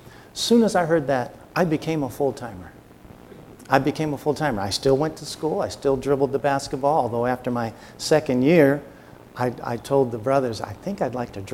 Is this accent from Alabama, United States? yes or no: no; Oakland, California, United States; But I grew up in Oakland, California during the 60s